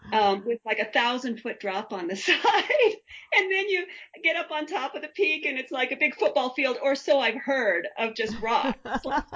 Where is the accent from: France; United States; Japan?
United States; Colorado; And I grew up around the Front Range of Colorado. I moved a lot, bounced all over the Front Range, which is basically the Front Range in Colorado.